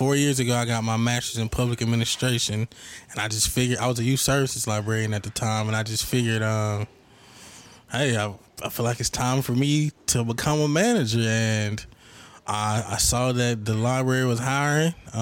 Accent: Atlanta, Georgia, United States; So I'm from Atlanta, Georgia.

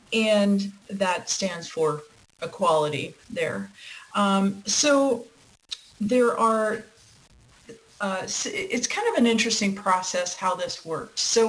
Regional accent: Iowa, United States; born there; moved away as an adult; also born or lived in San Francisco; So I was born in Iowa, and then I moved west for college. And I lived in San Francisco for about 18 years

